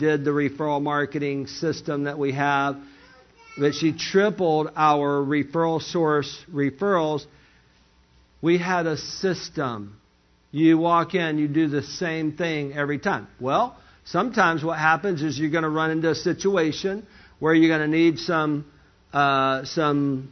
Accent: Alabama, United States; You know I'm from Lower Alabama, right?

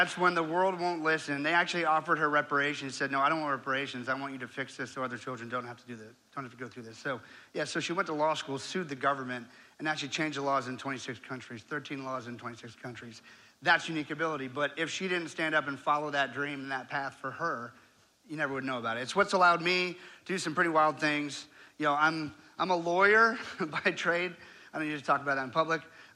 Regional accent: Orlando, Florida, United States; also born or lived in Barbados; I was born in Barbados. I'm an immigrant kid. I live in Orlando. I was raised here my whole life.

